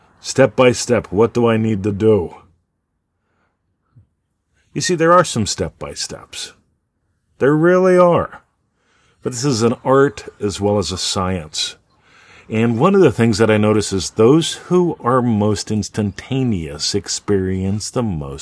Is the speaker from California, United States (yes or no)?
no; Pennsylvania, United States; I grew up in Pennsylvania, and it took like 24 hours to drive to Disneyland or Disney World